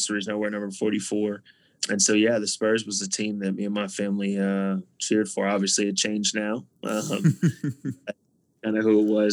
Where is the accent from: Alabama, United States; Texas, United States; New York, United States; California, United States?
Texas, United States; I'm from Texas, so it's very different.